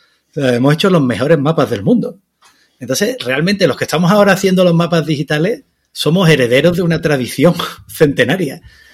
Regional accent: Seville, Andalusia, Spain; mira, yo soy de Sevilla, ¿no?

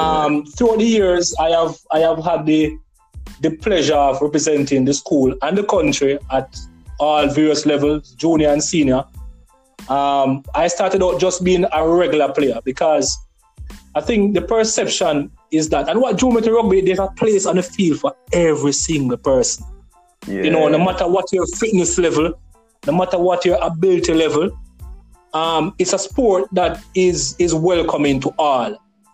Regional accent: Saint Andrew, Jamaica; I grew up in Arnett Gardens, sometimes in Vineyard Town, and I remember every Saturday morning I used to have to catch a bus to Half a Tree.

